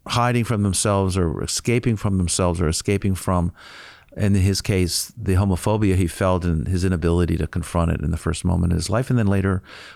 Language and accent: English; United States; So, I mean, as a North American, as an American who's writing about Brazil